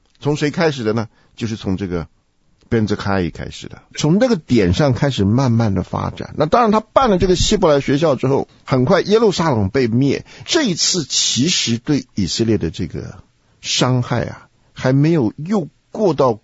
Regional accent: China; 所以我们中国人这个忠孝节义这一套啊，

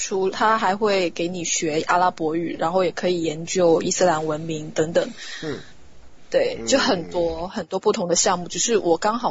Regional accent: Zhuhai, Guangdong, China; 我家在广东，就我家在珠海。

